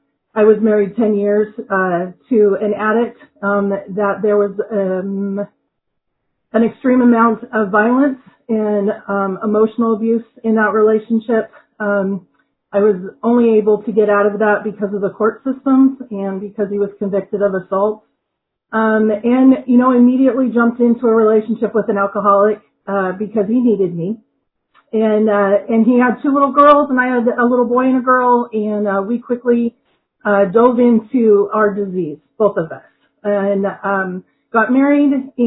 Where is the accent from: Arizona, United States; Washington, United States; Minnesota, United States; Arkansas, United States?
Washington, United States; And I'm from Washington State